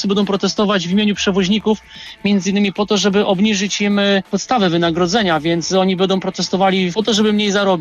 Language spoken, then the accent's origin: Polish; Goleniów, West Pomeranian Voivodeship, Poland; jestem z Goleniowa